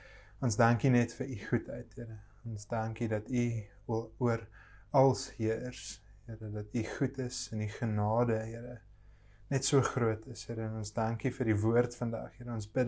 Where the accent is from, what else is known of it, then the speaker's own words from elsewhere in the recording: Paarl, Western Cape, South Africa; now in Stellenbosch, South Africa; Ek is in die Parel gebore. My ouers bly nog steeds daar, so ek kom van die Parel af.